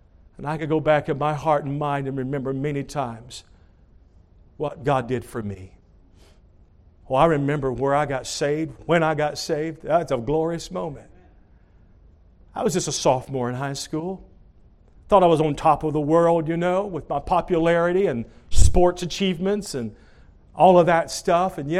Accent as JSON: {"language": "English", "region": "Tennessee", "country": "United States", "tie": "born or raised there", "said": "where I grew up in East Tennessee, we were right there at Oak Ridge, Tennessee, where they make the bomb, you know."}